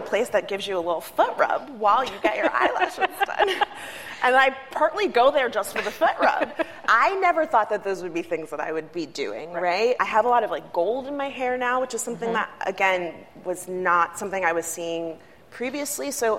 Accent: West Palm Beach, Florida, United States; And then you go in, and this is what I sound like all the time. I'm from West Palm Beach, Florida, born and raised.

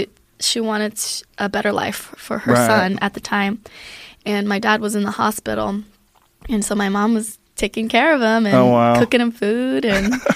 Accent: Aurora, Colorado, United States; also born or lived in Germany; Then we lived in Germany for a little bit when I was younger, and then back to Colorado, and I grew up in Aurora, Colorado.

